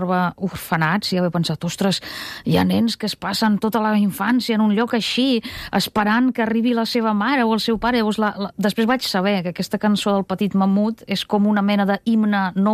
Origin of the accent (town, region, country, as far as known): Russia; first language Russian; Catalan is a second language